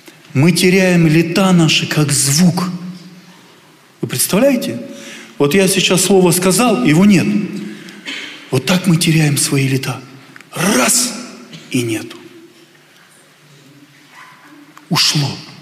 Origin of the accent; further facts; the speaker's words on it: Protasovo, Altai Krai, Russia; Так обычно дети, подростки меня называют. Я с Алтая, с Протасова. Там живу, совершаю служение.